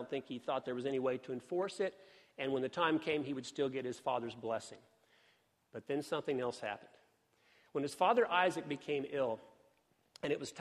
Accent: Indianapolis, Indiana, United States; And so when we were growing up in Indianapolis, they sent my sister to this special school for really smart people.

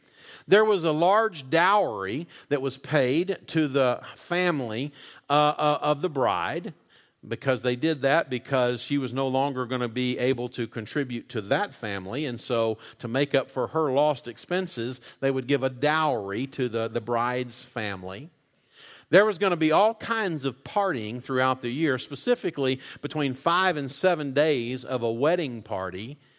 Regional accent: Weatherford, Texas, United States; I was born, raised in Weatherford, Texas, since I could remember.

